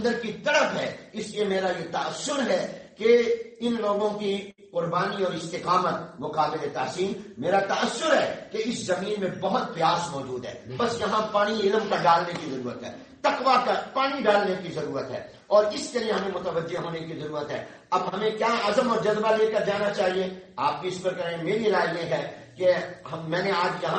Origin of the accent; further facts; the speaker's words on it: Pakistan; ہمارا جو نسب ہے یہ تو ہمارے ماں باپ, والدین, آبا و اجداد سے ملتا ہے, اور ہمارا وطن کا رشتہ پاکستان سے ملتا ہے, ہمارے ایمان کا نسب مکہ المکرمہ مدینہ طیبہ سے ملتا ہے